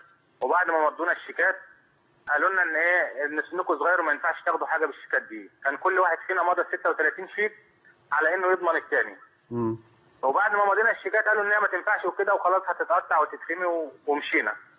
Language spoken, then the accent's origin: Arabic; Egypt; now in Libya; انا مصري بس عايش في ليبيا.